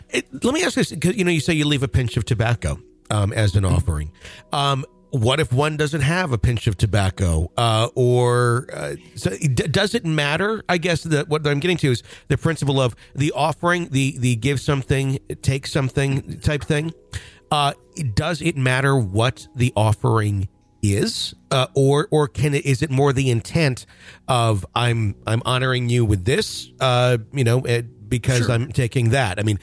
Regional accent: Wisconsin, United States; I'm from Wisconsin originally, mm-hmm. and we have obviously a lot of Native American tribes all over there

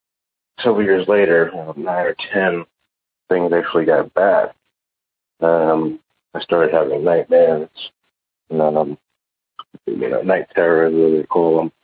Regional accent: Staten Island, New York, United States; I'm from New York, Pennsylvania, but I'll just tell the brief story. It started when I was 3.5, 4 years old, living in Staten Island, New York, in my backyard.

